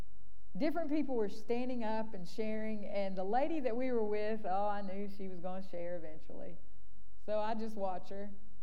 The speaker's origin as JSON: {"language": "English", "town": "Concord", "region": "North Carolina", "country": "United States", "tie": "born or raised there", "said": "I grew up in Concord, North Carolina, a long way away from here."}